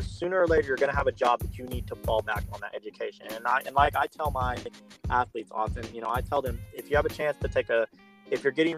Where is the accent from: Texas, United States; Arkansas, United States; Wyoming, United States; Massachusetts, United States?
Arkansas, United States; also born or lived in Kolkata; I was born in Calcutta, India. I was adopted at 18 months old. I grew up in Arkansas. You know, I went to a little small school.